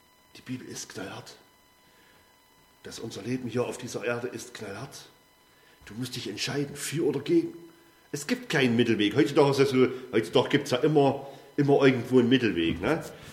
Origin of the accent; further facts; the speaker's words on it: Saxony, Germany; Ich komme aus dem Erzgebirge